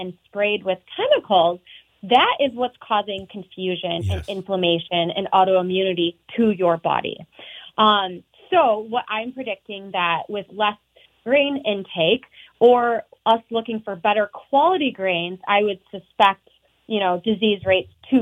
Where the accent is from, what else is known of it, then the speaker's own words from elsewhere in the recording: Midwest, United States; also born or lived in Montana; I grew up in the Midwest before Montana, and so, I grew up rolling in wheat fields.